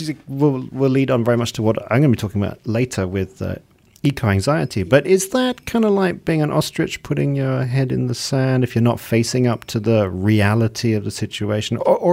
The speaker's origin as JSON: {"language": "English", "country": "Malaysia", "also_born_or_lived": "England", "said": "I felt it was my patriotic duty as a Malaysian in England to play hockey."}